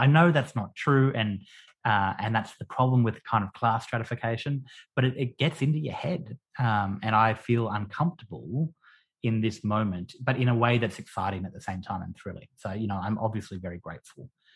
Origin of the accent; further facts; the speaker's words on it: Queensland, Australia; I'm from Queensland, it takes a while.